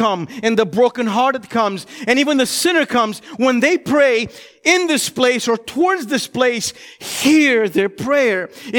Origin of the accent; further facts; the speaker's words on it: Romania; now in Chicago, United States; So in our Romanian church growing up in Romania or even in Chicago